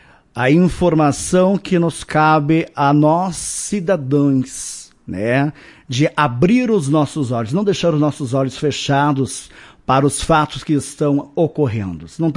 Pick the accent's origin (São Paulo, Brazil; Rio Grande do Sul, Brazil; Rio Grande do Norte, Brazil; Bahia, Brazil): Rio Grande do Sul, Brazil; Marau; also born or lived in Carazinho; sou natural da cidade de Carazinho, mas desde os meus 6 anos de idade vim residir neste município de Marau, que me acolheu tão bem com a minha família.